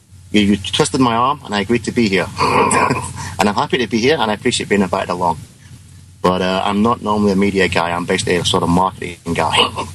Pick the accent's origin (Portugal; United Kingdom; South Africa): United Kingdom; now in United States; You might notice by my accent, I'm actually a Brit.